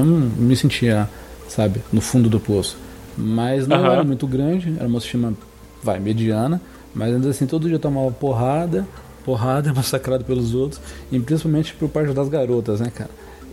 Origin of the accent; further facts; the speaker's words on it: Brazil; born there; graças a Deus eu nasci aqui no Brasil